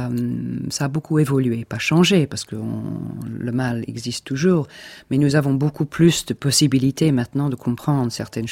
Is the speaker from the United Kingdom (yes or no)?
yes; England, United Kingdom; French is a second language; peut-être c'est parce que je suis anglaise